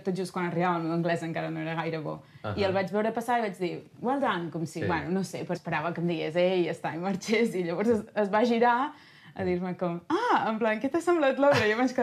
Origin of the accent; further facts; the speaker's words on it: Girona, Catalonia, Spain; Jo soc de Girona.